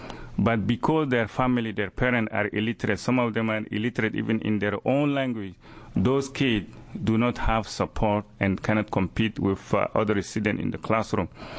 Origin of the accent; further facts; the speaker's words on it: Chad; I am originally from Chad.